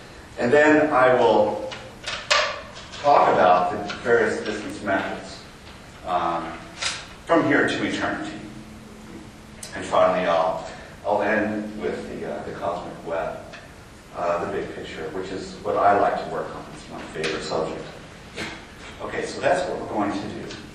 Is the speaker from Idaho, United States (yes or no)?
yes; Idaho, United States; Where I grew up in Idaho, it was really dark there.